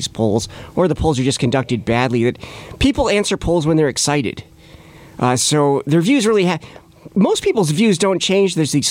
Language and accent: English; State College, Pennsylvania, United States; But yeah, I'm from State College, Pennsylvania.